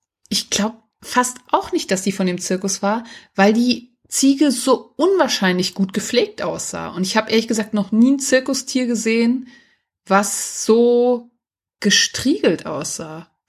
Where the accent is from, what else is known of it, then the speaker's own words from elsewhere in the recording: Bavaria, Germany; einer meiner Facebook-Freunde, der aus meinem Heimatdorf kommt, also bei Aschaffenburg